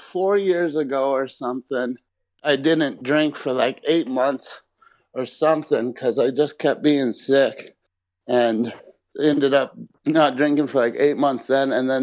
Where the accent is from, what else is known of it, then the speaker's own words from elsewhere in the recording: Mammoth Lakes, California, United States; also born or lived in June Lake / Portland / Oregon / Washington; Mammoth, mostly. When I was real little, I was born at UCI, but most of my life was Mammoth, and then lived in June Lake and then moved up to Portland